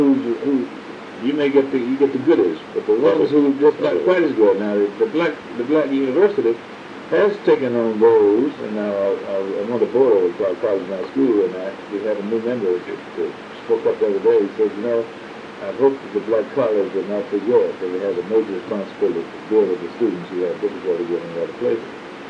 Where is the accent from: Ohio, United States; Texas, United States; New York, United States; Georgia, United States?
Georgia, United States; Cottonwood; she had a student who came from Cottonwood, Georgia, my hometown, and never been to a big town